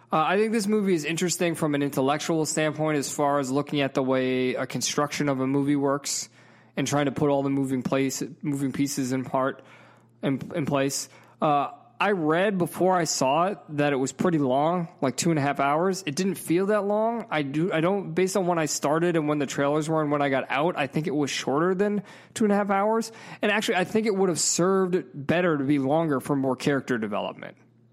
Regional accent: Worcester, Massachusetts, United States; They're a band from my hometown, Worcester, Massachusetts.

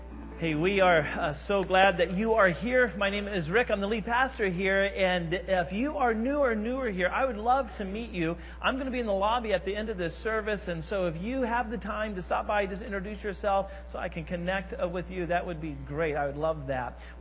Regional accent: Modoc, Indiana, United States; And I know for me, growing up in Modoc, Indiana, we had 13 acres

